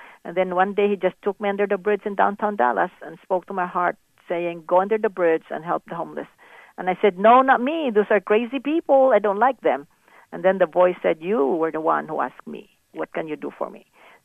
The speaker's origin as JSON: {"language": "English", "country": "Philippines", "tie": "born or raised there", "moved": "as an adult", "lives_now": "United States", "said": "I grew up in the Philippines"}